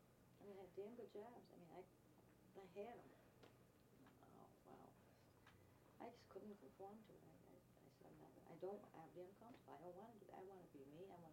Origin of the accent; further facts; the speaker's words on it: New York, United States; And there was this one particular girl, a playmate that I had, and I was from the Adirondacks, so there you, it was really a weird place because they never seen colored people